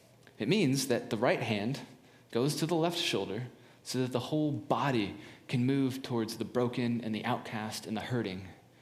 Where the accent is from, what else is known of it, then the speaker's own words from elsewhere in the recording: San Diego, California, United States; I grew up in San Diego, so we don't have wintertime. There's no ice rinks or anything.